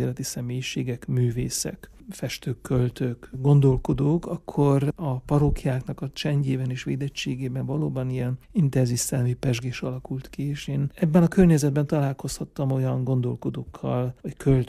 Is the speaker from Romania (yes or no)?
yes; Văleni, Mureș County, Romania; born or raised there